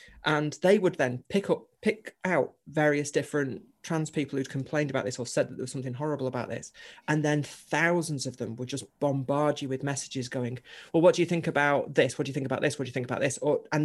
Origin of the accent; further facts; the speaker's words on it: Chorley, North West England, United Kingdom; I grew up in Chorley in Lancashire, which is the centre of Mormonism for the UK.